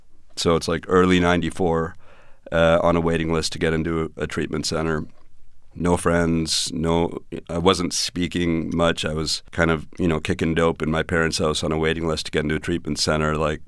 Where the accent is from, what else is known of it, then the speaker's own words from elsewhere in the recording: Toronto, Ontario, Canada; born there; I was born in Toronto. My parents emigrated from Pakistan a couple years before I was born.